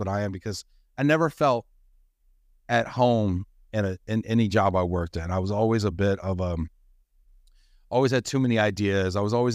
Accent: White Plains, New York, United States; also born or lived in Dallas, Texas; I was born in Dallas, Texas. I was born in Dallas, but I grew up in New York. I grew up in White Plains, New York, in Westchester County, for those of you who don't know, just north of the city.

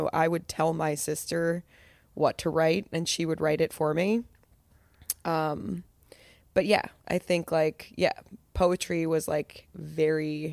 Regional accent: Downingtown, Pennsylvania, United States; Little town called Downingtown.

